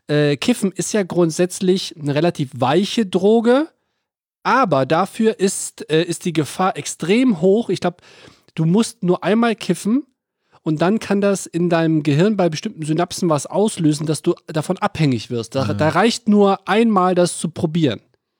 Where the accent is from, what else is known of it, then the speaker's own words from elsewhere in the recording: North Rhine-Westphalia, Germany; ich bin ja am Niederrhein aufgewachsen, so ungefähr 10 Kilometer vor der niederländischen Grenze Venlo.